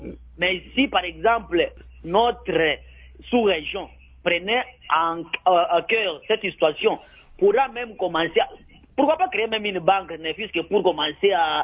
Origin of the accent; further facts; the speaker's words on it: Rwanda; Mais si, par exemple, chez nous, au Rwanda